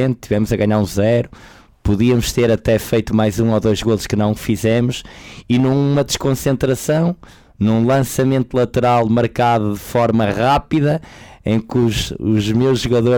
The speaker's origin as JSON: {"language": "Portuguese", "country": "Portugal", "said": "nós somos obrigados, enquanto portugueses"}